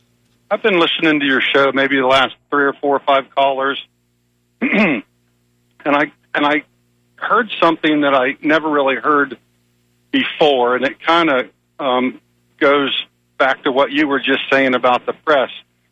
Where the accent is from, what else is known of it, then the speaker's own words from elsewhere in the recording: United States; his message is, to me, a lot closer to what I, as an American, somebody that defended our country